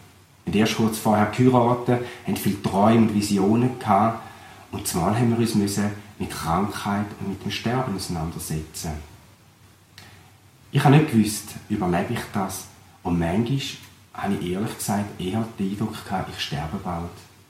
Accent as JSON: {"language": "German", "town": "Hörstetten", "region": "Thurgau", "country": "Switzerland", "tie": "born or raised there", "accent": "Thurgau dialect", "said": "Vielleicht erkennt ihr an meinem Dialekt, dass ich aus dem Thurgau bin. Ich komme von Hörstetten ursprünglich."}